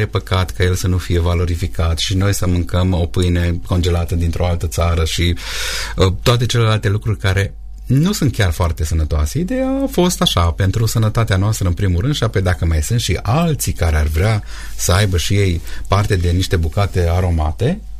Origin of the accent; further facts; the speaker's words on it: Bârlibaș, Romania; eu provin din Bârlibaș, Bârlibașul era un sat cu poate 70-80 de case cândva.